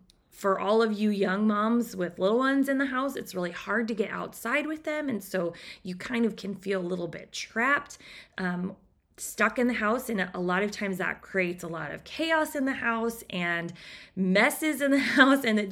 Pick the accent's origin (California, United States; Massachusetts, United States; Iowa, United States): California, United States; So just bear with me on my weakness as a Californian.